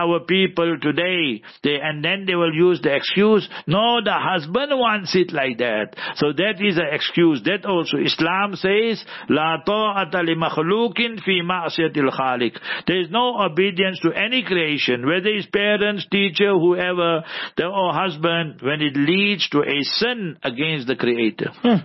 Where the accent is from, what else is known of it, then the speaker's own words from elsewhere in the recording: Heidelberg, Gauteng, South Africa; also born or lived in Newcastle; So I'm from Heidelberg, yeah, in Transvaal, Gauteng. I'm from there. So I was in Newcastle 20 years, now we're 20 years here.